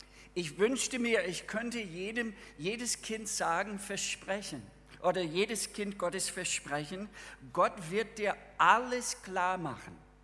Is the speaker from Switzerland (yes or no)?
no; Minnesota, United States; German is a second language; Ich komme, wie gesagt, aus Bundesstaat Minnesota